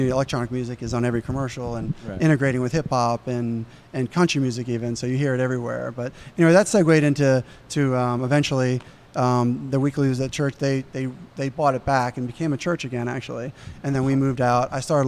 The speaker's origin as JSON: {"language": "English", "region": "New York", "country": "United States", "tie": "born or raised there", "said": "basically, I grew up in New York, and I really enjoyed going out. I was a B-boy."}